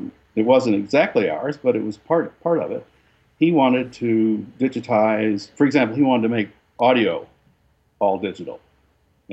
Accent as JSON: {"language": "English", "region": "New Mexico", "country": "United States", "tie": "born or raised there", "said": "The name came from my background in New Mexico. I grew up in New Mexico, where Spanish is rampant, as everybody knows."}